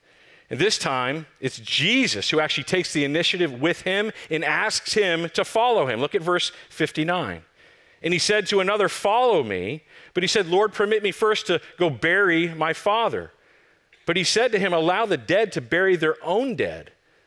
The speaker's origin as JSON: {"language": "English", "town": "Plano", "region": "Texas", "country": "United States", "tie": "born or raised there", "said": "He put me in a little town 45 minutes north of where I grew up in Plano, Texas, called Sherman, close to family"}